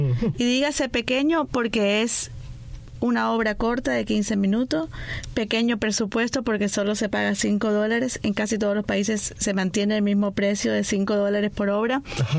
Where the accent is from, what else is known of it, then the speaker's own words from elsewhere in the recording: Remedios, Villa Clara, Cuba; born there; yo nací en Remedios, en un pueblito de Cuba que está en Villa Clara. Me siento muy orgullosa de ser remediana.